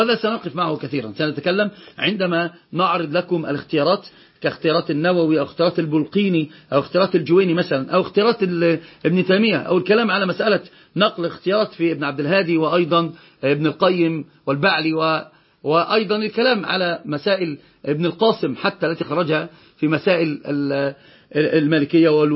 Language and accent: Arabic; Egypt; وضبط عندنا في مصر ضبط ثالث